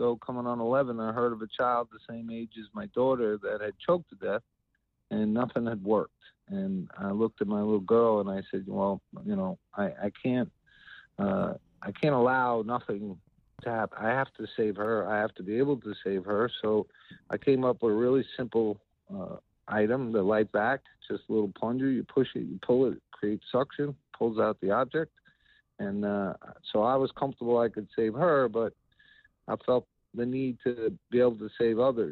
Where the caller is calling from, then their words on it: New York, United States; I'm in New York right now.